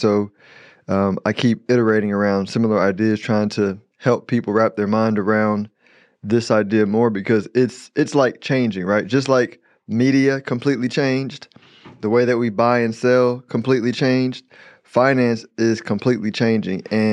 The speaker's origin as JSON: {"language": "English", "town": "Houston", "region": "Texas", "country": "United States", "tie": "born or raised there", "said": "Dallas has zoning way more than Houston. I grew up in Houston."}